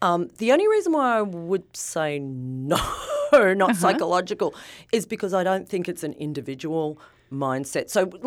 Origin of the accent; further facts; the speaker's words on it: Australia; So I come from Australia